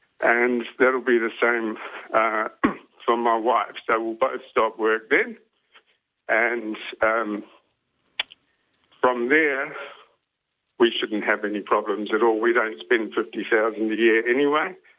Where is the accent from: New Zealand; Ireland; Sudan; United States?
New Zealand; moved away; We came from New Zealand.